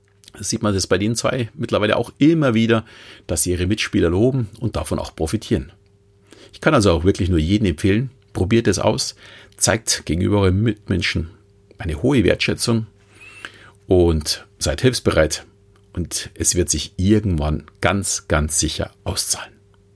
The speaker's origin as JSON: {"language": "German", "town": "Munich", "region": "Bavaria", "country": "Germany", "said": "Ich bin seit 40 Jahren großer Fußballfan und als Münchner brauche ich da, glaube ich, auch kein großes Geheimnis daraus machen, dass ich für die Bayern bin."}